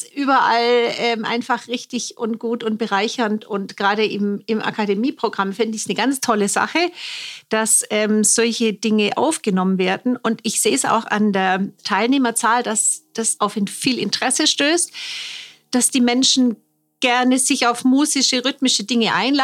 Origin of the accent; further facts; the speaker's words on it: Ulm, Baden-Württemberg, Germany; Ich bin aus Ulm.